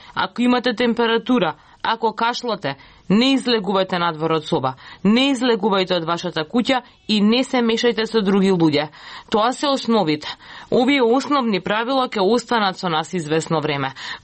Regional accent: Lebanon; како секоја друга медитеранска земја или како и секоја друга балканска земја, јас доаѓам од Либан и ние имаме ист менталитет

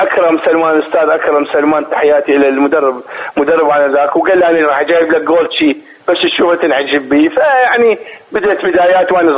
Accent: Iraq; moved away as an adult; طلعت من 80 من العراق، عمري 22 سنه 21 سنه

